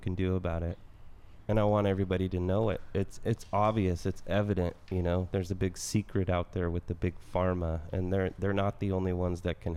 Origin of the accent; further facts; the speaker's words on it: United States; I was always taught when I grew up in America, if it ain't broke, don't fix it, you know.